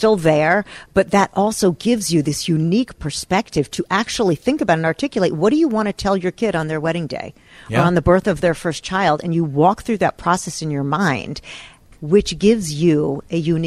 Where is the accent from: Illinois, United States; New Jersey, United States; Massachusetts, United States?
New Jersey, United States; Was it the Fruit Loops I ate as a kid, the processed food, the growing up in New Jersey?